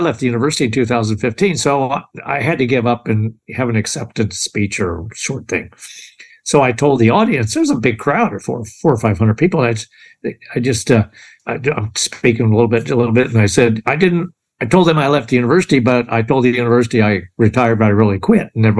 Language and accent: English; Quincy, Illinois, United States; Yeah, I'm from Illinois. I'm from Western Illinois. I'm from a town called Quincy